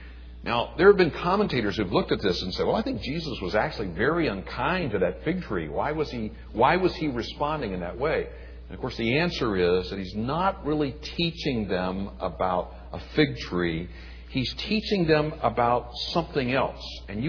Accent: Pensacola, Florida, United States; One of my fondest memories of growing up in Pensacola, Florida, at my grandparents' house on the … they had a beautiful fig tree out back.

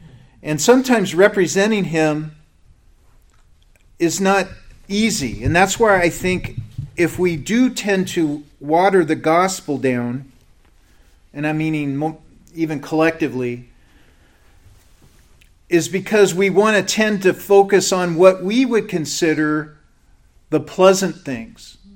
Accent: Everett, Washington, United States; there was in my hometown of Everett, Washington, it started to be this an Iraq war thing.

